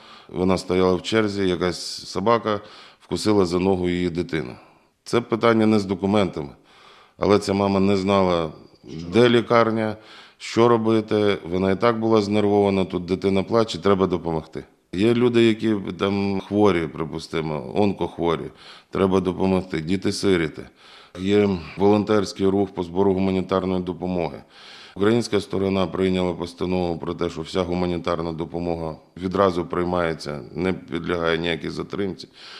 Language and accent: Ukrainian; Kharkiv, Kharkiv Oblast, Ukraine; Я є родом з Харкова.